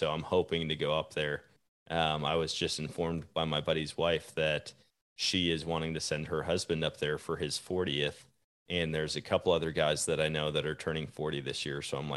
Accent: Eau Claire, Wisconsin, United States; I grew up just down in Eau Claire. I had never been to Duluth.

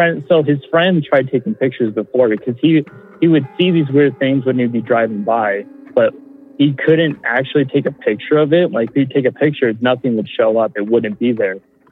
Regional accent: Colorado, United States; I'm from Colorado and a longtime listener.

